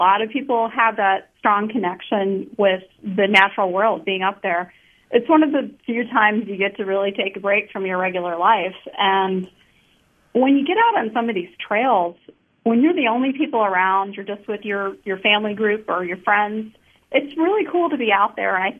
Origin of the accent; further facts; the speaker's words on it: Wisconsin, United States; And we're from Racine County, and a lot of Racine people go to Bailey's Harbor.